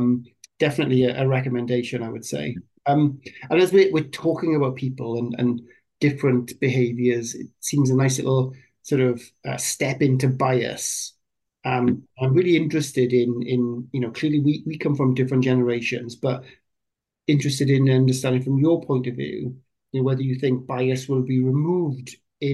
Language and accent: English; Wales, United Kingdom; I came from the Welsh Valleys, and we had very little diverse culture where I came from.